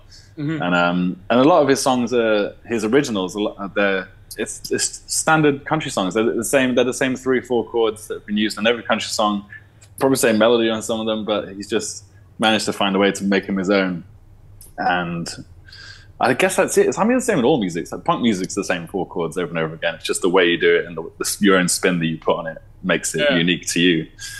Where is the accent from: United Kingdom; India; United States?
United Kingdom; Wales; like I'm from Wales, you're from Belgium.